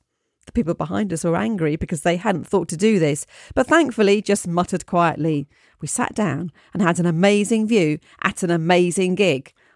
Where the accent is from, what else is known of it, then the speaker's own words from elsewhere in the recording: Toronto, Ontario, Canada; also born or lived in New York; I'm from Toronto and currently live here, but in my 20s, I moved to New York.